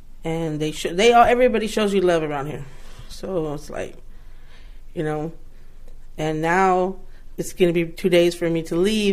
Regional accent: Easton, United States; I grew up in Easton.

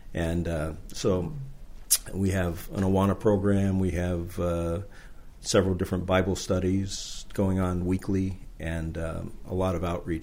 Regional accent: Hillsdale, New York, United States; also born or lived in Great Barrington, Massachusetts / Norwich, New York; I was born in Great Barrington, Massachusetts, and I grew up in upstate New York in a little town called Hillsdale, and then I graduated high school in a town called Norwich, New York.

